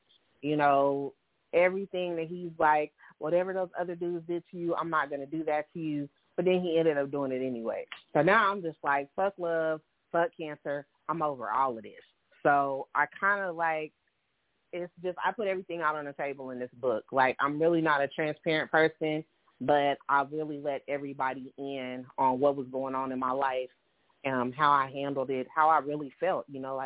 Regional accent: Waco, Texas, United States; also born or lived in Oklahoma; now in Dallas, United States; I am bred out of Texas. I grew up in Waco. We moved to Oklahoma. I'm a military veteran. After the military, I moved back to Oklahoma. And then now I'm back home in Texas, in Dallas preferably.

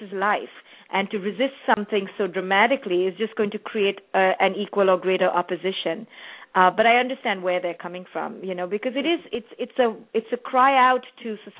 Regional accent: India; I came from India, which is a heavily male-dominated society

